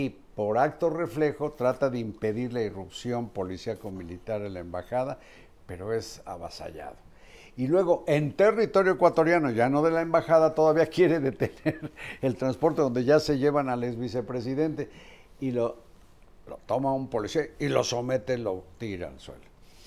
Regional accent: Puebla, Mexico; born there; Nací en Puebla.

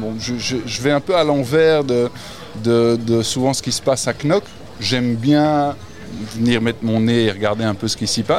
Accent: Belgium; mais voilà, on est belges.

